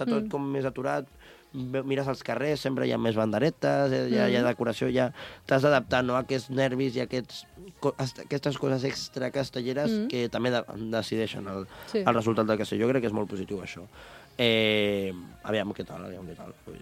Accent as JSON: {"language": "Catalan", "town": "Vilanova i la Geltrú", "region": "Catalonia", "country": "Spain", "said": "A Vilanova, per exemple, jo soc de Vilanova"}